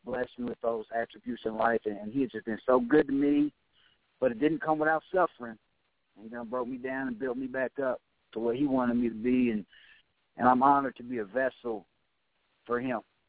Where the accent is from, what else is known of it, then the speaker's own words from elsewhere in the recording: Troy, Ohio, United States; I'm from Troy, Ohio, area code 937. All right. That's my hometown.